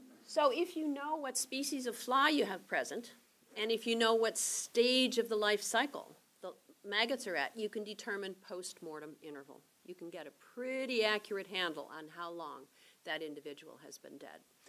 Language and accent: English; the Carolinas, United States; I'm a wuss. I'm from the Carolinas, so it was freezing.